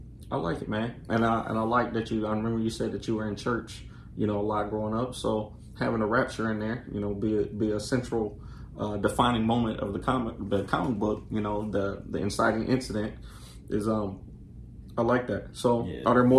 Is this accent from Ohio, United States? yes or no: no; Durham, North Carolina, United States; he's from Fayetteville. Okay, I'm from Durham.